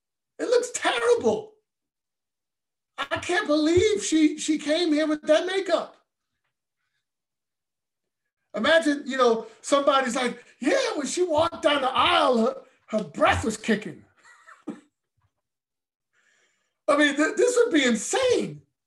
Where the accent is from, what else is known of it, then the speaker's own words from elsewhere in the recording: Brooklyn, New York, United States; I'm from Brooklyn. I was converted in Queens.